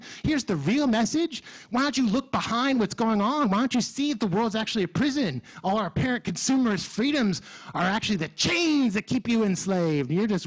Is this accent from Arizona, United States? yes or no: no; California, United States; I'm from California.